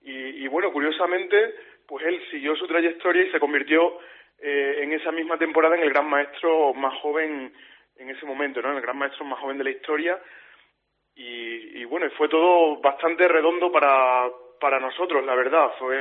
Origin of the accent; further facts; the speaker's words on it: Extremadura, Spain; Pues tengo 31 años y bueno, como bien decía, soy extremeño